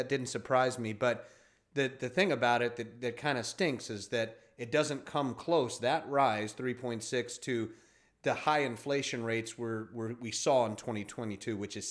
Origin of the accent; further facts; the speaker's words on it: Texas, United States; me, I'm a Texan. I like my meat.